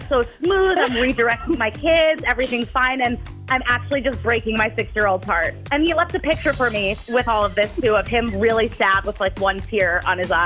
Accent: Oregon, United States; I'm from Oregon

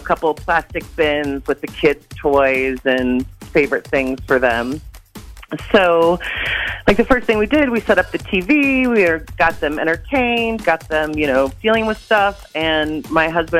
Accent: Cottage Grove, United States; I'm from Cottage Grove, and I accidentally let my little girl escape.

